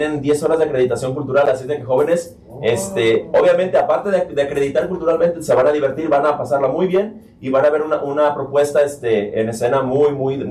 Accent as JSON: {"language": "Spanish", "region": "Colima", "country": "Mexico", "said": "todos los que somos de Colima, claro que disfrutamos de Ciudad Guzmán cuando vamos"}